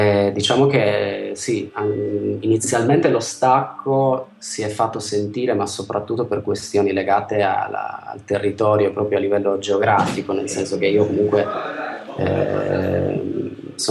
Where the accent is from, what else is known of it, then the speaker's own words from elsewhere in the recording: Cagliari, Sardinia, Italy; now in Bologna, Italy; mi sono trasferito qui a Bologna nel 2000. Io sono originario di Cagliari, in Sardegna.